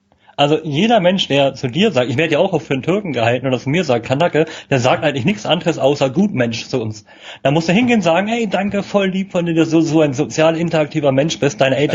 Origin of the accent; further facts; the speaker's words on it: Berlin, Germany; man eckt da als Berliner manchmal